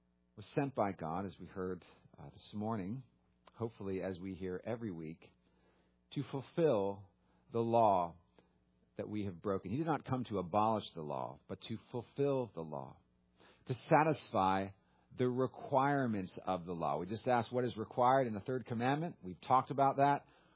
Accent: California, United States; now in US South; I grew up in California, but the one I learned when I moved to the South was gall dern.

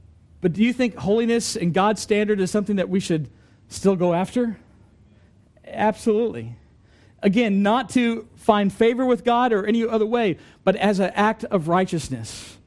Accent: United States; I don't prefer because I'm American and I'm English and it confuses me.

